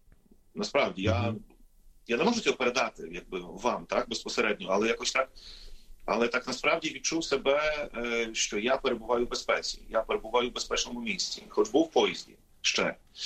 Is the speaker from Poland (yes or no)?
yes; Poland; я поляк, я вже в якомусь моменті почав показувати свій польський паспорт, що мене є польський паспорт